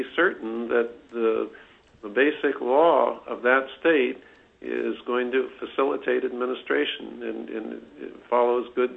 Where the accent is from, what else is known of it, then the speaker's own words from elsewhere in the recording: California, United States; now in Alaska, United States; I came originally from California